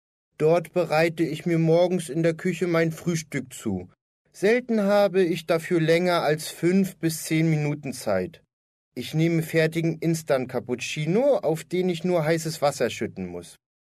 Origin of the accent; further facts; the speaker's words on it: France; German is a second language; moved away as an adult; now in Boston, United States; Ich bin Franzose, aber ich studiere seit einem Jahr in Boston, in den USA. In Dresden bin ich für ein Semester. Ich wohne hier in einem Studentenwohnheim und teile mir mit drei Freunden eine Wohnung.